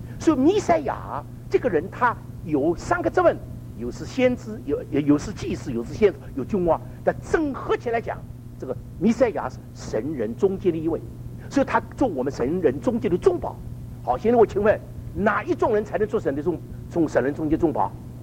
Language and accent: Chinese; Shanghai, China; 懂我这个上海人呢，要讲广东话，那要加一个人翻译的。